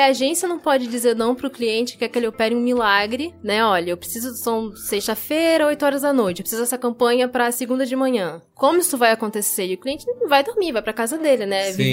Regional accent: Rio de Janeiro, Brazil; Eu não sou de São Paulo, eu sou do Rio.

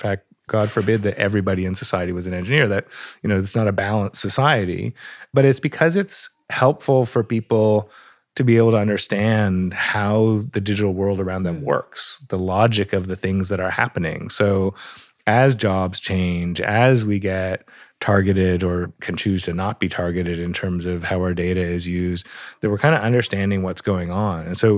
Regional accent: Canada; also being a Canadian looking over the border.

